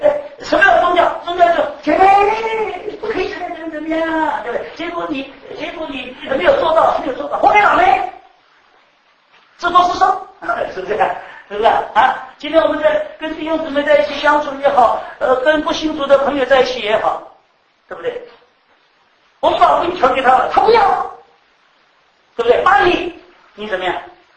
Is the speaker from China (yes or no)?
yes; China; 至少对我们中国人来讲没有意义。